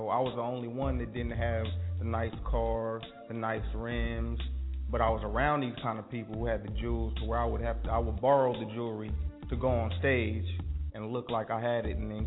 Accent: Cudahy, California, United States; also born or lived in Compton; I grew up in Cudahy, California, real small hood. My mother, raised me primarily. My father stayed in Compton, California. So I would go back and forth, go to Compton for the summer, come back.

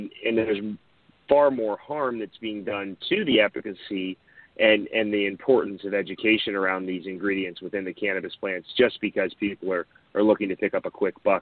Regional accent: Florida, United States; Growing up in Central Florida and being a part of the community

